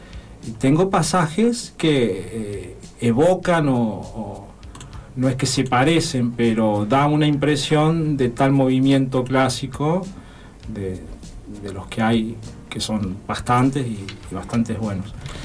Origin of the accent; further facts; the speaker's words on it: Villa Mercedes, San Luis, Argentina; moved away; Es más, yo no soy de acá, yo soy de Mercedes San Luis.